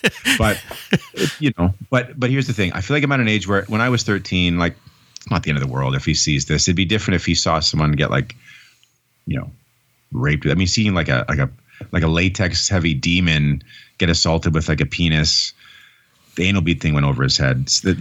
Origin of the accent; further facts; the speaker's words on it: Canada; I'll be honest with you, as a Canadian, I don't even know what Arbor Day is.